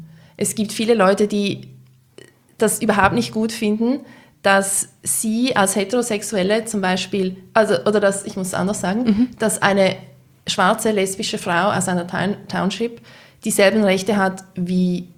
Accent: Switzerland; als Schweizer Journalistin.

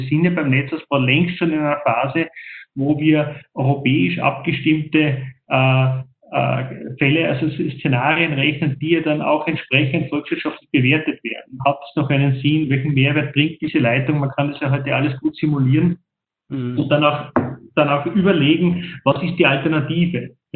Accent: Salzburg, Austria; Das interessiert ja mich als Salzburger nicht, als Bewohner dort.

